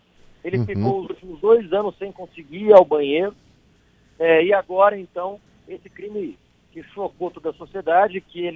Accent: Londrina, Paraná, Brazil; uma cidade perto da minha cidade natal, que é Londrina, no Paraná

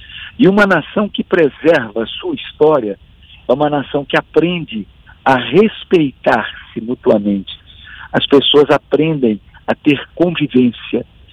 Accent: Belo Horizonte, Minas Gerais, Brazil; E eu sou de Belo Horizonte

